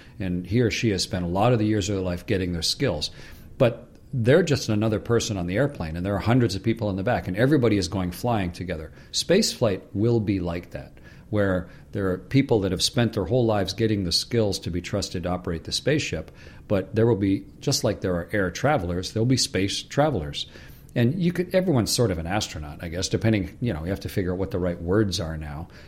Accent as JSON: {"language": "English", "country": "Canada", "said": "You know, I'm a Canadian."}